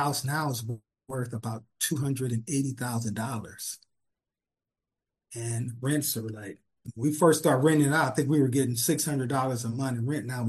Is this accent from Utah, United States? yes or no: no; Compton, California, United States; Growing up in Compton, there was businesses.